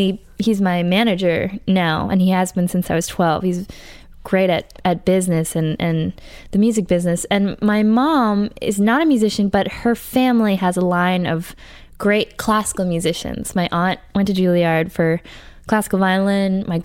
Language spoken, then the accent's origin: English; Brookline, Massachusetts, United States; No, I'm from Brookline, Massachusetts.